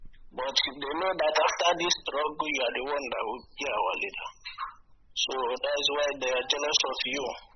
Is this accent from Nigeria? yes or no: yes; Anambra, Nigeria; I'm from Anambra West, Muanata, Meata.